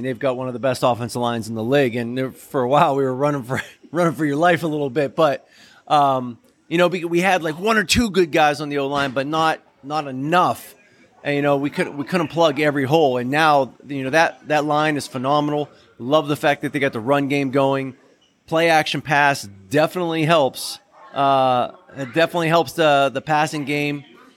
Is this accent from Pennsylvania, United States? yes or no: yes; Pittsburgh, Pennsylvania, United States; To me, I grew up in Pittsburgh. I was a Steeler fan, played against them, hate them now.